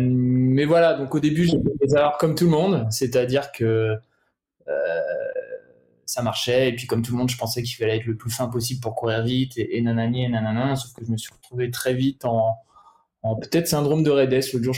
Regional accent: Brittany, France; Je suis breton, tout à fait.

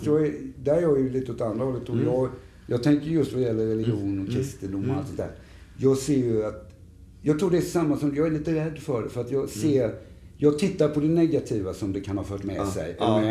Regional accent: Eksjö, Jönköping County, Sweden; Ja, jag växte upp i jag växte upp i Småland.

